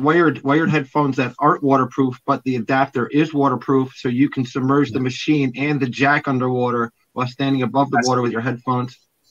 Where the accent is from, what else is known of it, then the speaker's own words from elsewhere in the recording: United States; And being American, I'd look forward to something like that.